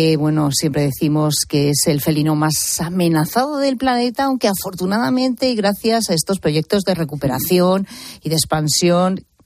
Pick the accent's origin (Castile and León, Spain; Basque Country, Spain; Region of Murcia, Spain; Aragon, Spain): Castile and León, Spain; Concretamente, además, en mi tierra, en Zamora, y también en Palencia.